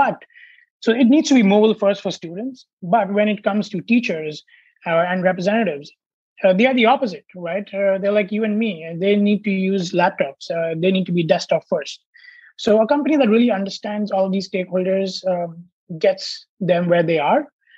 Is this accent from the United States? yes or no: no; India; So I grew up in India